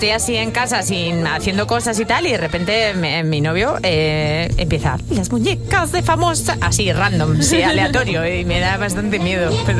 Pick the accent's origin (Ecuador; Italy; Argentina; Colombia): Italy; Spanish is a second language; now in Spain; vamos, ya sabéis que yo soy italiana